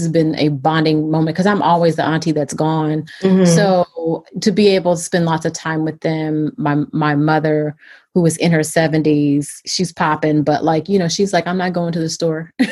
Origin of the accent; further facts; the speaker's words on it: Louisiana, United States; also born or lived in Brooklyn; I'm from Louisiana, lived in Brooklyn. When COVID hit, I actually came home to Louisiana to enjoy some acreage, square footage, and fresh air